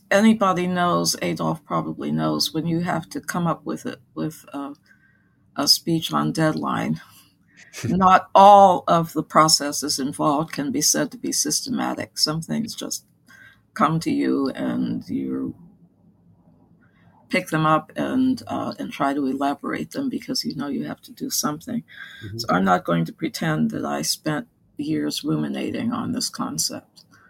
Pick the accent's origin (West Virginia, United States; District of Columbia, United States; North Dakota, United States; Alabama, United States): District of Columbia, United States; Washington; But I grew up in Washington, D.C., which is the South as far as I'm concerned, or it used to be.